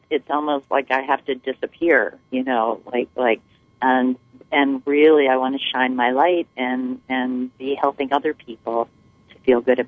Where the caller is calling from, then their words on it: Berkeley, California, United States; From Berkeley, California.